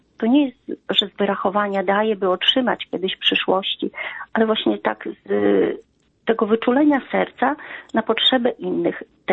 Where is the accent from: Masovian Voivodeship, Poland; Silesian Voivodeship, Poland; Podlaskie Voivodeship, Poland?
Podlaskie Voivodeship, Poland; pochodzę z Podlasia i te strony, nie mieszkam obecnie tam, ale cały czas są w moim sercu.